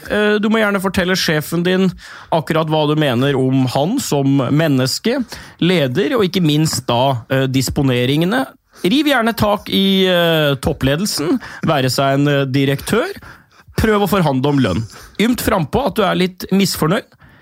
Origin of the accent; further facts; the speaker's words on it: Østfold, Norway; Jeg er fra Østfold